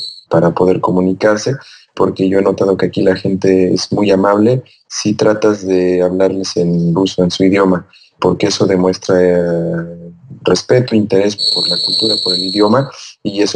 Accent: Toluca, State of Mexico, Mexico; now in Russia; a nosotros en México esto no es posible porque pues no tenemos, y más que yo soy de Toluca, que bueno, hace mucho frío

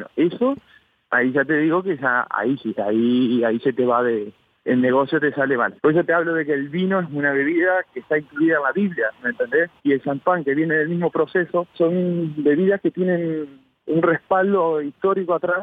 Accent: Argentina; tengo un asadito como buen argentino que nos juntamos

